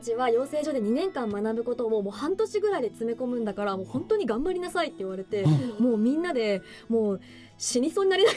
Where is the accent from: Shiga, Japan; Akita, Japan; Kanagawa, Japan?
Kanagawa, Japan; also born or lived in Tokyo; 私は神奈川出身で、一応生まれは東京なんですけど